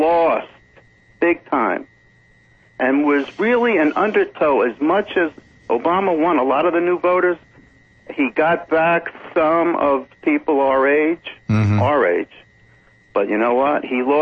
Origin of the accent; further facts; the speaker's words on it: New York, United States; You know, I grew up in New York, you know, working in my father's stores that he owned.